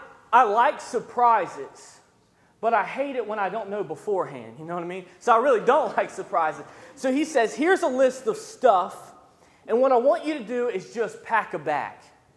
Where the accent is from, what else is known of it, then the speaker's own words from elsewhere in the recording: Kentucky, United States; I'm from Kentucky. Please don't hold that against me, but you travel down 75 for a while, and then you go off these back roads for a while